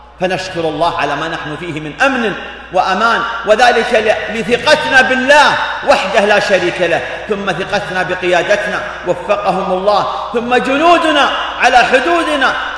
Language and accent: Arabic; Saudi Arabia; ونحن نعيش في بحبوحة في بلادنا المملكة العربية السعودية